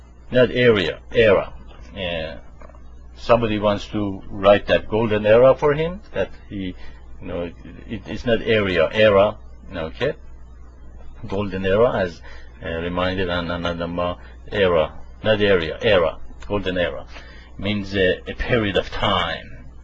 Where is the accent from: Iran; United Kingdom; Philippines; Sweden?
Iran; Tehran, Tehran Province; now in United States; Yes, I am from Iran, and I was born in Tehran. And when I came to the United States